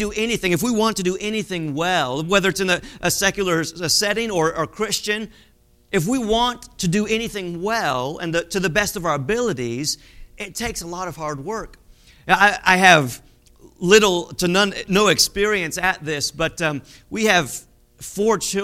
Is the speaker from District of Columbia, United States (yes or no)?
yes; Washington, District of Columbia, United States; I can get on a plane from my hometown in Washington, D.C., and be in Japan in 14 hours